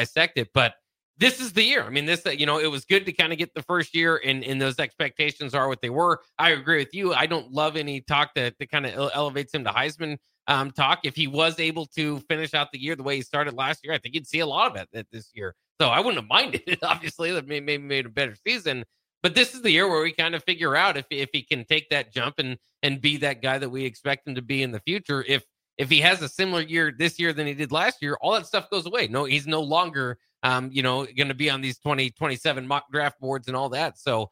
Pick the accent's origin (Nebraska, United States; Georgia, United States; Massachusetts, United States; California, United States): Nebraska, United States; Lincoln; I grew up and born and raised in Lincoln, Nebraska. I never left, and why would I?